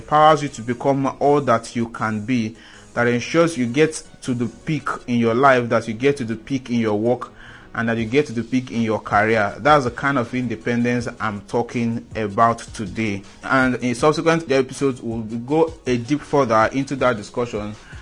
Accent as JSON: {"language": "English", "country": "Nigeria", "said": "My emphasis and my choice of using Nigeria is because I am a Nigerian"}